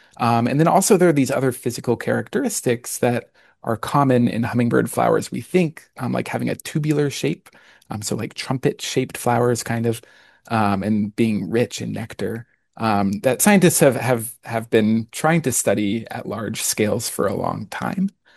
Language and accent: English; Arkansas, United States; Monarda fistulosa is one that I grew up around in Arkansas, and it's kind of followed me my whole life.